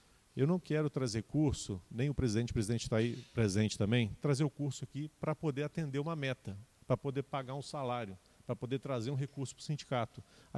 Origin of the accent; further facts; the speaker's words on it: Guarani, Brazil; Eu sou de Guarani, eu não sou daqui. Já estou há uns 3 anos já como mobilizador aqui da cidade.